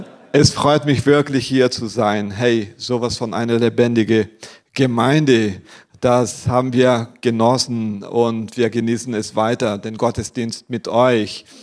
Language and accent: German; South Region, Brazil; moved away as an adult; now in Bietigheim-Bissingen, Germany; Also wir kommen aus dem Süden Brasilien. Dort war ich Pastor einer Baptistengemeinde. Und 2018 sind wir als Familie nach Bietigheim-Bissingen gekommen.